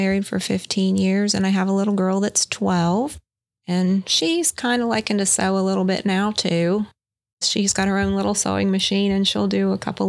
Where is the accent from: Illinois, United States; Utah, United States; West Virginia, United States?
West Virginia, United States; Parkersburg; I was born in Parkersburg and raised there, and have been away at school for a few years and then came back and spent my time here.